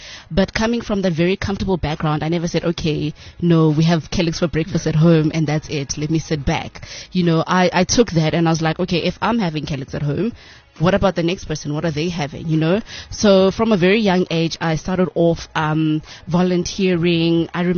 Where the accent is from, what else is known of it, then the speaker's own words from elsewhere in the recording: Boksburg, Gauteng, South Africa; So I'm originally from Boksburg in the East Rand.